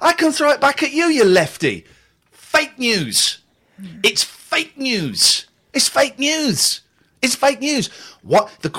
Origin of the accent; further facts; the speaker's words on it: England, United Kingdom; Can I list some workplaces as an Englishman, please?